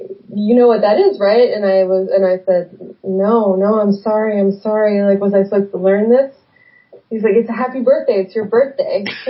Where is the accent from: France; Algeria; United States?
France; Paris, Île-de-France; Well, no garages because I grew up in Paris.